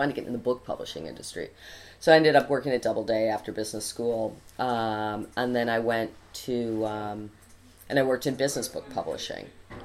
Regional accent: Syracuse, New York, United States; Well, I was born in Syracuse in a log cabin. I grew up in Syracuse. I went to Mount Holyoke College, and then I went to New York City.

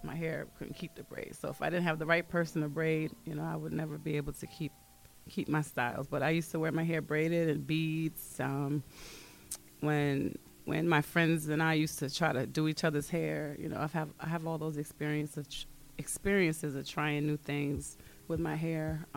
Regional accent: Hudson, New York, United States; I'm 36. I was raised in Hudson, New York. I went to Hudson High.

